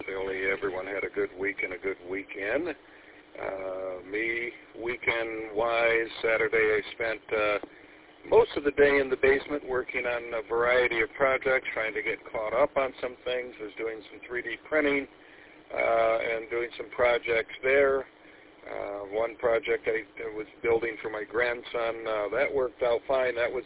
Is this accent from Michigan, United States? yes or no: yes; Flint, Michigan, United States; it was neighbors that we had when we grew up in Flint.